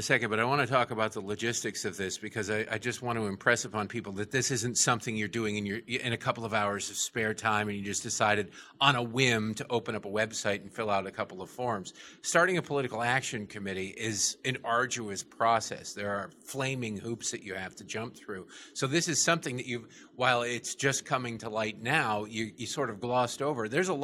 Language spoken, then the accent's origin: English; Detroit, Michigan, United States; I grew up in Detroit, as you know.